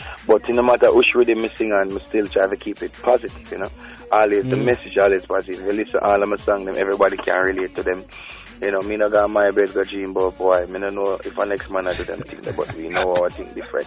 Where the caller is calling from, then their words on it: Maryland, United States; Well, me just reached Washington, D.C., Maryland, you know.